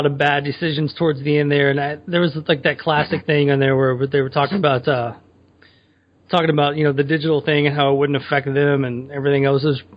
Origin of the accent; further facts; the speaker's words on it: Tennessee, United States; Yeah, growing up in Tennessee, I worked for The Great Escape